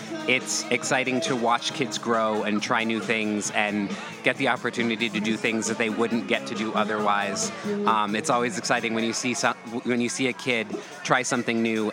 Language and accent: English; Spokane, Washington, United States; West Coast. Spokane, Washington. So, eastern side of Washington State.